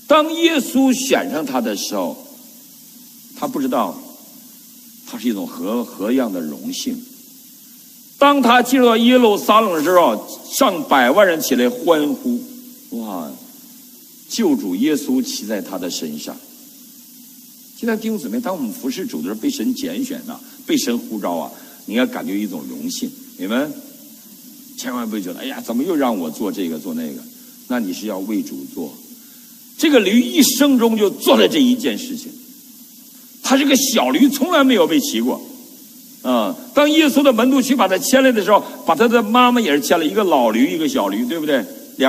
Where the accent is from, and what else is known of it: Northeast China, China